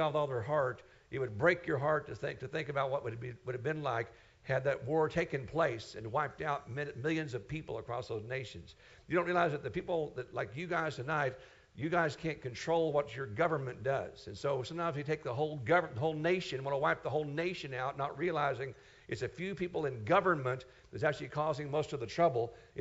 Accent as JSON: {"language": "English", "country": "United States", "said": "being an American with the Cold War in the 70s and the 60s"}